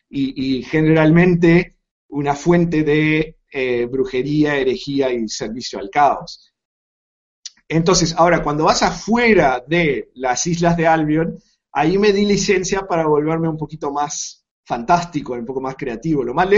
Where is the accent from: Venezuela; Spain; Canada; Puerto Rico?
Canada; porque originalmente vengo de Canadá, es parte del mundo anglo y el énfasis está ahí